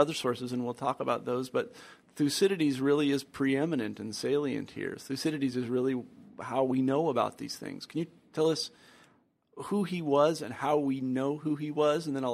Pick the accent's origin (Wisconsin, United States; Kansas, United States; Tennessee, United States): Kansas, United States; now in Iowa City, United States; I grew up in Kansas. That's very different than Japan, but still.